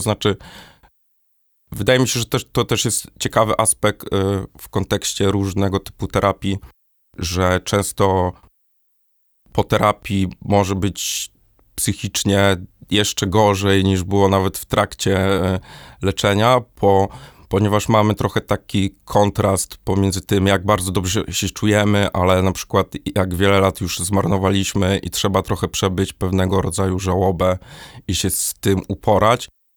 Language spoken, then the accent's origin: Polish; Gorzów Wielkopolski, Lubusz Voivodeship, Poland; now in Warsaw, Poland; będąc jeszcze w Gorzowie Wielkopolskim, to jest moje rodzinne miasto